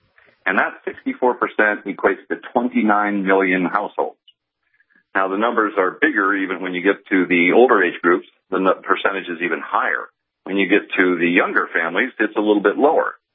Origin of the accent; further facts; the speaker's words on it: Grand Forks, North Dakota, United States; I remember driving by that Air Force base when I grew up in Grand Forks and seeing those bombers parked on the ready alert pad.